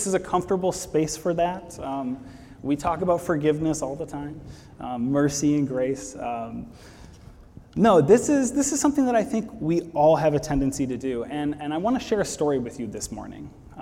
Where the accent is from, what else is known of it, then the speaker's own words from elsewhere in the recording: Michigan, United States; I'm from Michigan. That's right. I got some fellow Michiganders here.